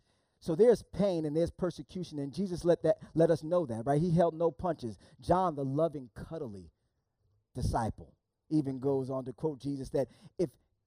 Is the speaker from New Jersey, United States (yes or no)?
yes; New Jersey, United States; I grew up in Northeast New Jersey, right outside of New York City.